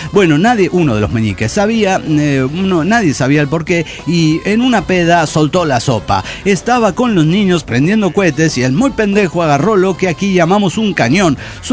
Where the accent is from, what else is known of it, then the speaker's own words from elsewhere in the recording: Saltillo, Coahuila, Mexico; Aquí en Saltillo, recuerdo que cuando niño